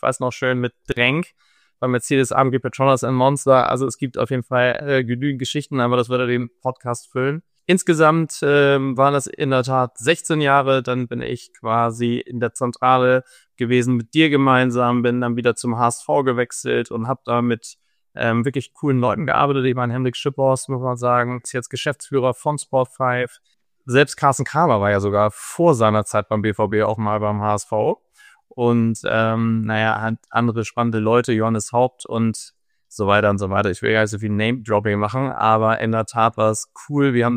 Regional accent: Hamburg, Germany; ich bin geborener, waschechter Hamburger. Also man könnte sagen, cool oder auch langweilig, weil ich tatsächlich in Hamburg geboren bin, in Hamburg Abitur gemacht habe, in Hamburg studiert habe

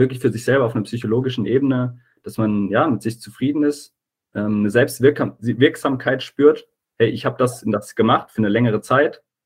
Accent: Hesse, Germany; Ich komme aus der Nähe von Gießen. Ich bin noch 24, ich werde im Juli 25

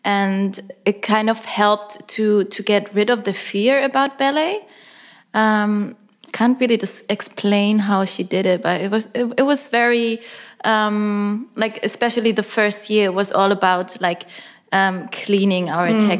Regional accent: Germany; now in United States; I came from Germany where it was all about research and experience the movement

